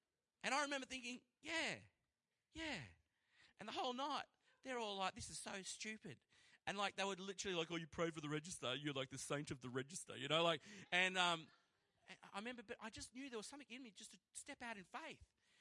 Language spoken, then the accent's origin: English; Toowoomba, Queensland, Australia; I'm from Toowoomba. It's always weird when I say that.